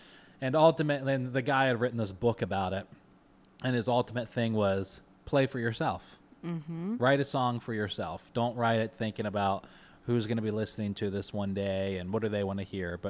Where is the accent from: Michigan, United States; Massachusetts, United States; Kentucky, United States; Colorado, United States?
Kentucky, United States; also born or lived in Texas / California / Ohio; I grew up in Kentucky, lived in Texas, lived in California for a really short time. I've lived in Southern Ohio.